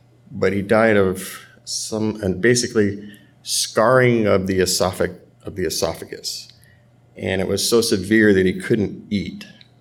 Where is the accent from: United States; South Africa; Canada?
United States; Van Nuys, California; So I grew up here in the Valley. I was born in Van Nuys, lived in Panorama City